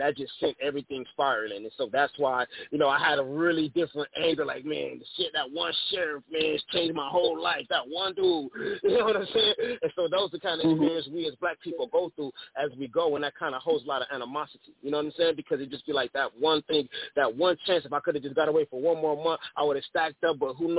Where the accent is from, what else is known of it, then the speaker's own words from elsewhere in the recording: Compton, California, United States; I'm from Compton, so you know, we grew up kind of like jumping on the Blue Line.